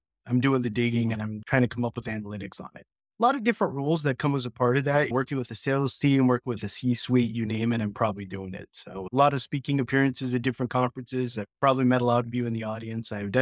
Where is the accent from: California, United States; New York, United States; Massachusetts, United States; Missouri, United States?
California, United States; San Jose; And this is … I'm from San Jose, California.